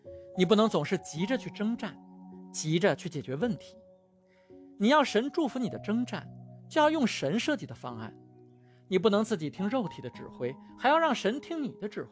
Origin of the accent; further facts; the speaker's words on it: China; 我们中国人的思维习惯，有时候让我们不太容易理解圣经的立场